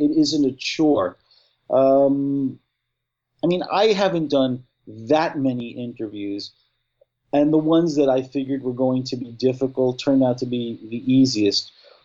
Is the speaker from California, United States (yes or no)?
no; New York, United States; Being a New Yorker, you're never going to hear a good word out of me for anything that's not from new within the five borough perimeter.